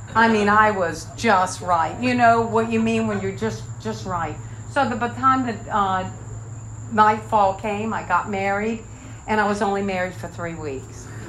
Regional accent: Norfolk, Virginia, United States; I'm from Norfolk. I grew up in Norfolk, Virginia. So I moved to Washington, D.C.

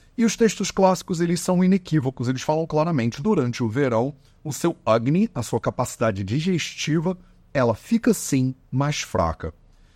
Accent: Rio de Janeiro, Brazil; accent: carioca; Eu sou carioca, né? Dá pra perceber no meu sotaque.

